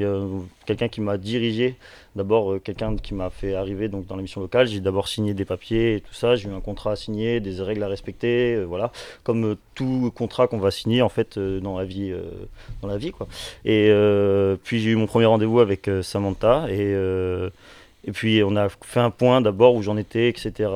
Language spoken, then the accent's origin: French; Provence-Alpes-Côte d'Azur, France; Je suis originaire du Var, tout à fait.